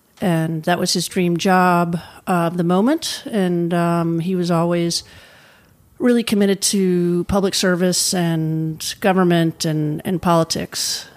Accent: Nashville, Tennessee, United States; also born or lived in Memphis; I'm originally from Tennessee and grew up with an older sister, about 4 years older.

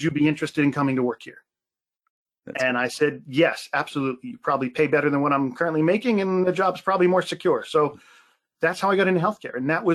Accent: Bridgewater Township, New Jersey, United States; So yeah, very fond memories of Cape May, but I grew up north of there in Bridgewater Township. So kind of in the north central

